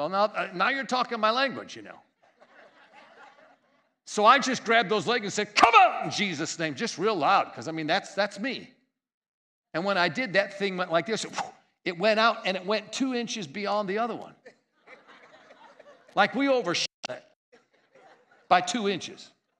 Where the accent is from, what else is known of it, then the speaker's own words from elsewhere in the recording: New York, United States; You know, I'm a New Yorker.